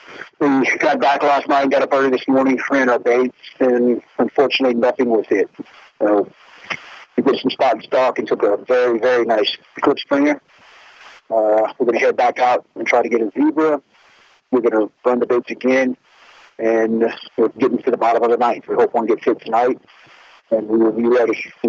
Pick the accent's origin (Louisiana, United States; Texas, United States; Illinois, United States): Louisiana, United States; I'm from South Louisiana, and LSU's been very well in baseball in recent memory